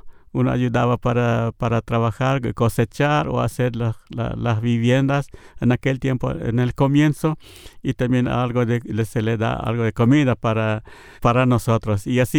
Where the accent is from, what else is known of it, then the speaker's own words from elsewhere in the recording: Chaco Central, Paraguay; tengo 65 años y soy casado, tengo 3 hijos, soy paraguayo. Pero en realidad soy Nivaclé, de origen, y estamos en el Chaco Central, ahí tenemos nuestra casa.